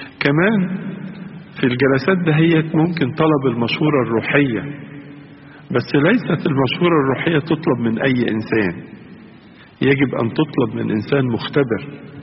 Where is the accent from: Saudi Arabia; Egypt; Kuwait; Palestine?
Egypt; وبعدين بقول له زرت الأديورة القبطية عندنا في مصر؟